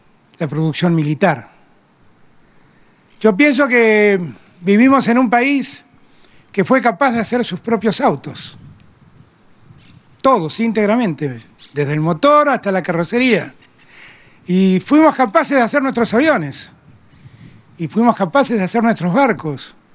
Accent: Argentina; Yo estoy muy orgulloso de mi país y estoy muy orgulloso de lo que somos los argentinos.

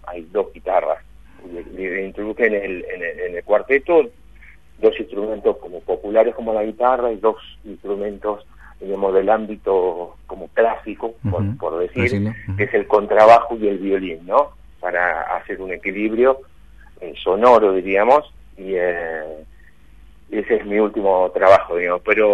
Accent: Buenos Aires, Argentina; yo que soy de Buenos Aires voy a tocar en Misiones

